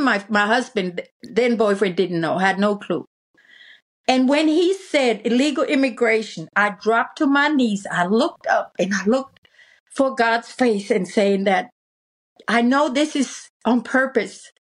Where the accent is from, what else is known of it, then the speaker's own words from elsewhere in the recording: Germany; I'm from Germany.